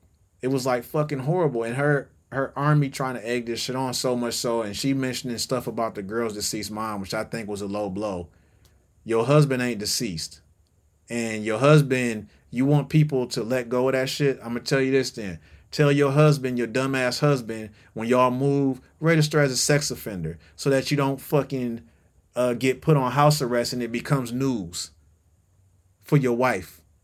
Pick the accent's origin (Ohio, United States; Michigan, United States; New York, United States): Michigan, United States; Detroit; now in Atlanta, United States; I know I live in Atlanta, man. Don't, I'm from Detroit.